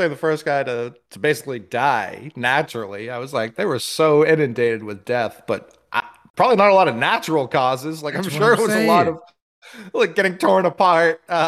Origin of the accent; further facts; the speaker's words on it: Harlem, New York, United States; I'm from Harlem.